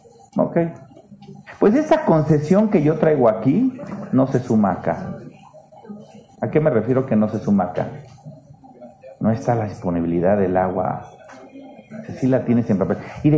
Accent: Guanajuato, Mexico; yo soy de Guanajuato, nosotros podíamos extraer agua a 70 metros

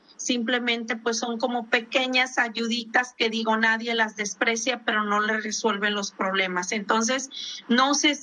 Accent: Baja California Sur, Mexico; Yo soy de Baja California Sur, pues el estado con mayor litoral en el país

